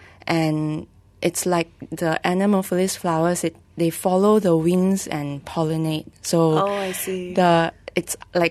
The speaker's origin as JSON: {"language": "English", "country": "Malaysia", "said": "Are we really just Malaysian, or are we why are we still addressing ourselves as Malaysian Chinese?"}